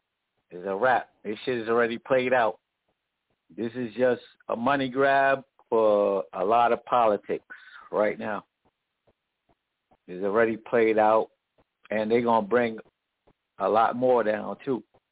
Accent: New York City, New York, United States; now in Virginia Beach, United States; I'm from New York City, but in Virginia Beach. I've been out here since 08. And I see a whole bunch of New Yorkers out here.

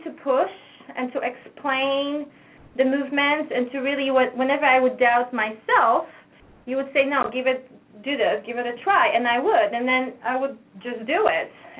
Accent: Poland

